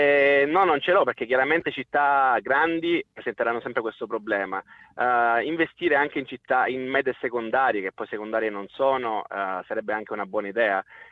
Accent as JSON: {"language": "Italian", "region": "Sicily", "country": "Italy", "said": "Io parlo da siciliano"}